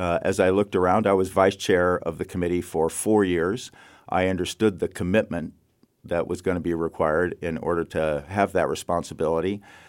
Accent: Spokane, Washington, United States; Born and raised in Spokane, product of the streets of and the culture of Spokane.

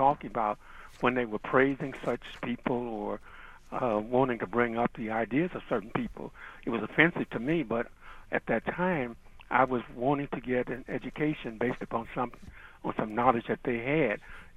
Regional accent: Missouri, United States; I grew up in the Boot Hill. I went to Lincoln University and during the 50s, and I know about racism at UM because so many students came over to Lincoln for social activities.

